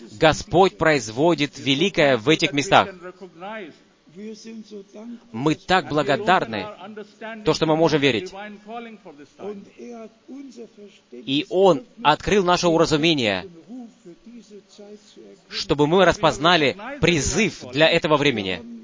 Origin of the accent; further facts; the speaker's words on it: Atlanta, Georgia, United States; из Атланты.